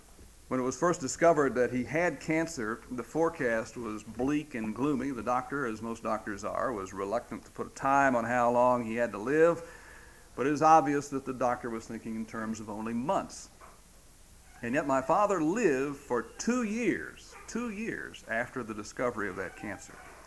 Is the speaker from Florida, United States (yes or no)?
no; Mason, Texas, United States; My hometown of Mason, Texas is a little cow town and Angora goat town and peanut town in the hill country of Texas, about 100 miles north of San Antonio.